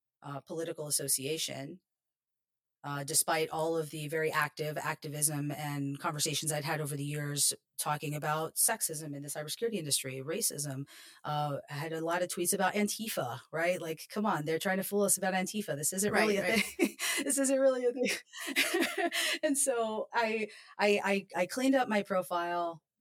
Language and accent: English; New York, United States; born there; My father's from India. They're both naturalized citizens to the United States. And I was born in New York.